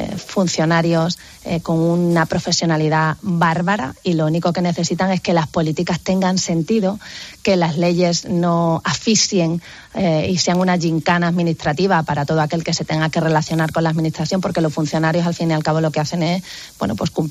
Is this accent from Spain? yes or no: yes; Extremadura, Spain; elaborado de la mano de los extremeños, 861 medidas consensuadas con cada sector económico y social de mi tierra